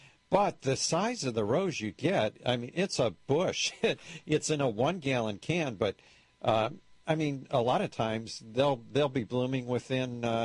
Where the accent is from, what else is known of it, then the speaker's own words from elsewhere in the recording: Michigan, United States; I remember growing up in Michigan, and every spring we'd have to cover the roses in the winter